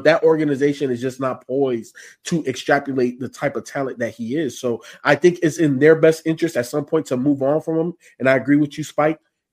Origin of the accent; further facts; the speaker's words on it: Miami, Florida, United States; For me, growing up in Miami, I hated Vinny Testaverde, bro.